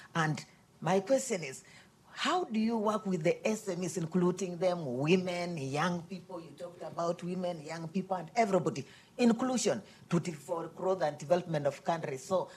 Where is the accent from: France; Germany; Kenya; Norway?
Kenya; now in Washington, United States; I'm based here in Washington, D.C., though I'm from Kenya.